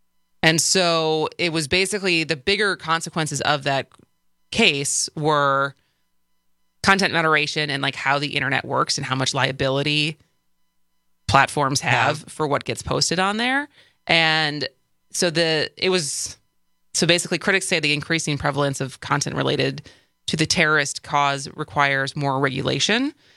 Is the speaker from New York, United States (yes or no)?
no; Madison, Wisconsin, United States; We are in Madison, my hometown, which is very exciting.